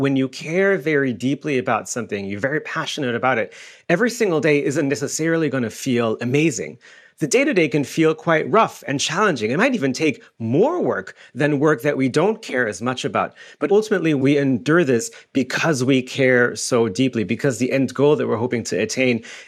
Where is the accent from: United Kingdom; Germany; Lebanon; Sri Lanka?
Germany; English is a second language; moved away as an adult; now in United States; So I came to the US to pursue my PhD. I was originally born and raised in Germany